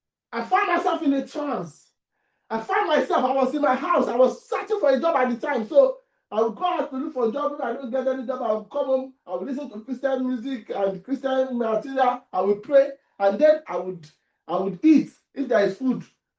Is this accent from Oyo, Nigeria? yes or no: yes; Ibadan, Oyo, Nigeria; We grew up in Ibadan together.